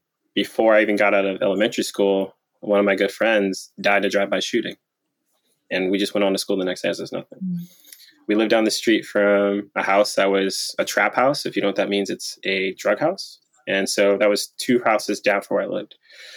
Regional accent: Detroit, Michigan, United States; So it's growing up in Detroit made you grow up really fast, because you had to look out for yourself, look out for your family

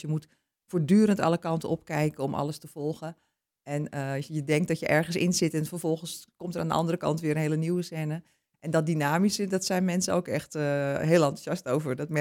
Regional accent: Beemster, North Holland, Netherlands; ik ben geboren en getogen in de Beemster en ik woon nu al jaren in Purmerend.

